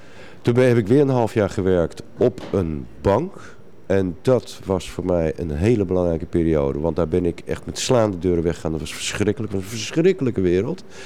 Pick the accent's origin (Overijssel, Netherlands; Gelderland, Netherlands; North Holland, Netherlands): North Holland, Netherlands; Amsterdam; born there; Ik ben aan de overkant van het IJ geboren in een arbeidershuisje in een buurt die nu heel hip is.